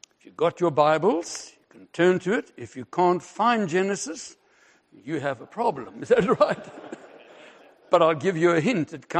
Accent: South Africa; I'm from South Africa.

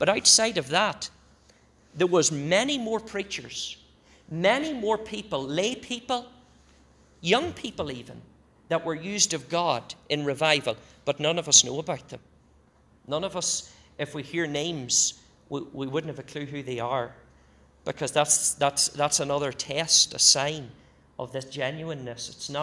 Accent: Northern Ireland, United Kingdom; when I grew up in Northern Ireland

